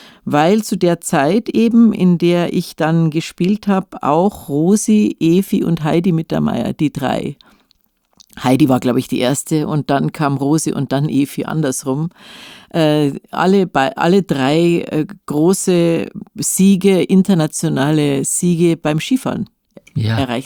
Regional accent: Munich, Bavaria, Germany; In Laim. In München-Laim, das ist im Westen, also neben Nymphenburg, das die Leute mehr kennen. Da habe ich später dann viele zig Jahre gewohnt, aber in so einem normalen Familienviertel, in einem kleinen Reihenhaus

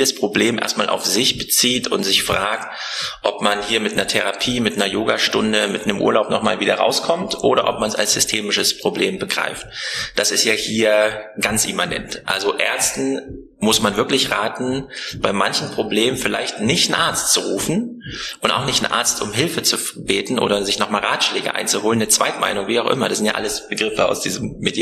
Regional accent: Erfurt, Thuringia, Germany; Jetzt bin ich heute in Erfurt, hier unter den Betriebsärzten, und das ist auch meine Heimat.

